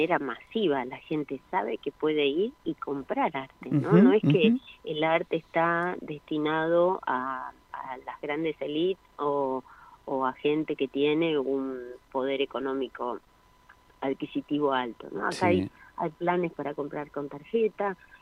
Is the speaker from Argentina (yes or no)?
yes; San Salvador, Entre Ríos, Argentina; yo soy nacida en Entre Ríos, en una ciudad que se llama San Salvador.